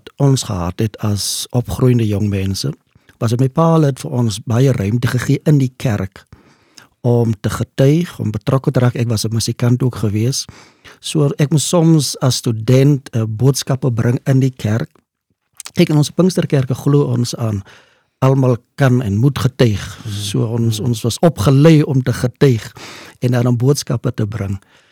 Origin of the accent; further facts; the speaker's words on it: Keetmanshoop, Karas Region, Namibia; also born or lived in Rehoboth; Ek is gebore in Rehoboth, maar toe gaan my ouers na Keetmans